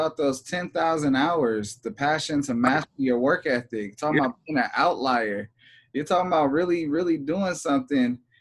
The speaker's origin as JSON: {"language": "English", "region": "California", "country": "United States", "said": "See, personally, I got cauliflower ear. I'm from California."}